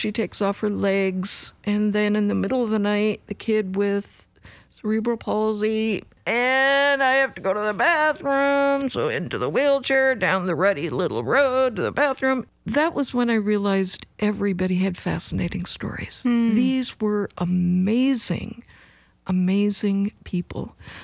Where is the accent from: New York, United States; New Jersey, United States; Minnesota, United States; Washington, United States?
Washington, United States; Seattle; I grew up in Seattle.